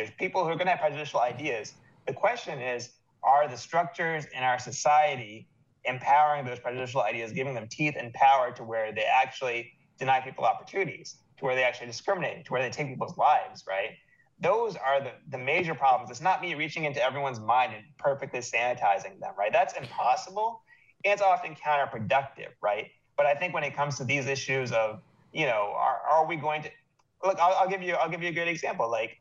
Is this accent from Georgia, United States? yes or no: yes; Atlanta, Georgia, United States; even though I grew up in Atlanta, which is like the biggest black middle class in the United States.